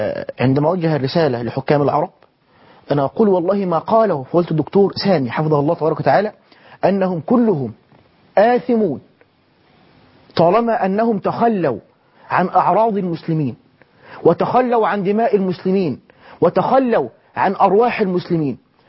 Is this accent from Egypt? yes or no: yes; Egypt; ولكن هقول بعد ضرب الحدود عندنا في مصر